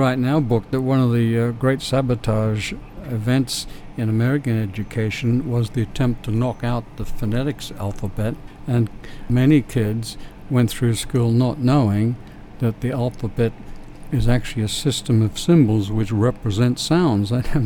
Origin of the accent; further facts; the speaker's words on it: Australia; I was born in April, toward the end of April in 1936, and the education year in Australia starts in February, the first week in February.